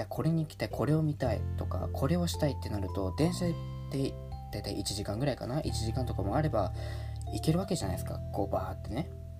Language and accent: Japanese; Nagasaki, Japan; 出身はまあちょっとね、長崎の田舎の方なんですって言うと